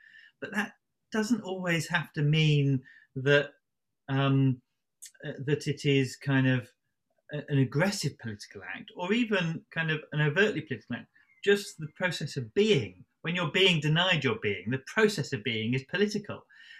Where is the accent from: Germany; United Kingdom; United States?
United Kingdom; Lewes, South East England; whether it's bonfire night in my hometown is Lewes down the road, where we kind of take bonfire night rather too seriously